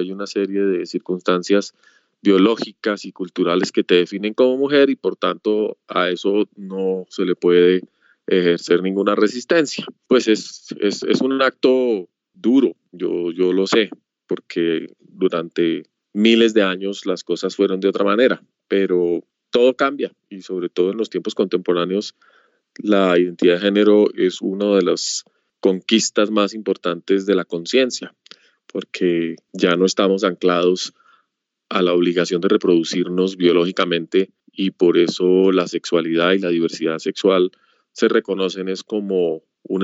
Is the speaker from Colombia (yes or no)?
yes; Colombia; tuviese que inventarme a mí misma en Colombia y me fue bien. Yo creo que me fue mejor que en cualquier otra parte porque pues estoy aquí en mi tierra